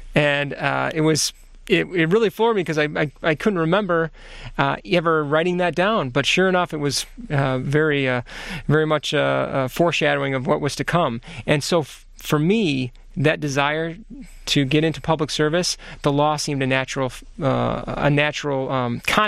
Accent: Grand Rapids, Michigan, United States; born there; I was born in Grand Rapids.

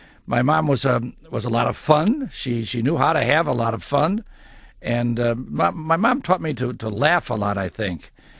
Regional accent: Chicago, Illinois, United States; I was brought up on the northern suburb of Chicago, northern suburbs.

